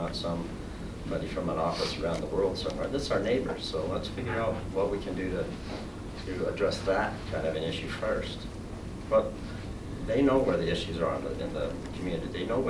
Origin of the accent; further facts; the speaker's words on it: Salt Lake City, Utah, United States; I've been coming up here since I was 12 years old. I grew up in Salt Lake.